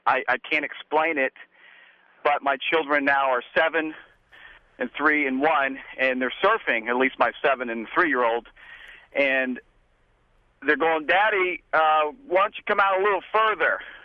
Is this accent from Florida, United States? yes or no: yes; Florida, United States; what I have is I've grew up surfing all my life. I grew up in Florida and loved surfing.